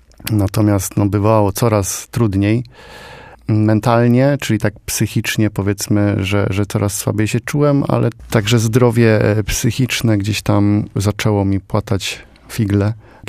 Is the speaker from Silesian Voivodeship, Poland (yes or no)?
no; Poznań, Greater Poland Voivodeship, Poland; ja się tutaj urodziłem w Poznaniu i obecnie jestem tutaj najbardziej i najintensywniej, natomiast też jestem związany ze Środą Wielkopolską